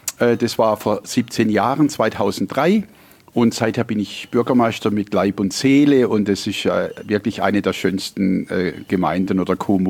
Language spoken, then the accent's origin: German; Baden-Württemberg, Germany; Ich komme ursprünglich aus dem Markgräflerland